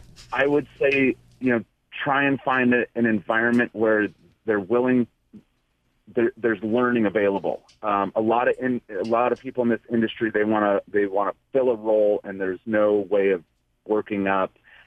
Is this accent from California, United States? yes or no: yes; Santa Cruz, California, United States; I grew up in Santa Cruz, and I was on the board of directors of WAM, which is the Women Alliance of Medical Marijuana